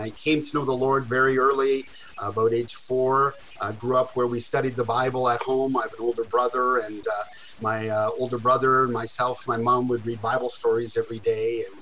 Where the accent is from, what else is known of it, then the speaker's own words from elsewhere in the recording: Canada; now in Texas, United States; it's very hard to hide that I'm a Canadian. I've lived in Texas now almost 20 years, but it just doesn't sound that way. So born and raised in Canada, my dad was a pastor, so I grew up in a pastor's home.